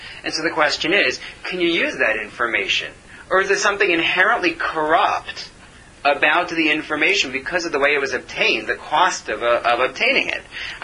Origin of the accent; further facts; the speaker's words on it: United States; I'm an American, so I just take it as a given.